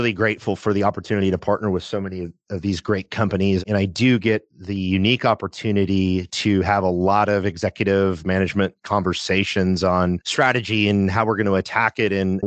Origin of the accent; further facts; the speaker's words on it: Midwest, United States; So I grew up in the Midwest, a very blue collar upbringing, and started selling real estate after college.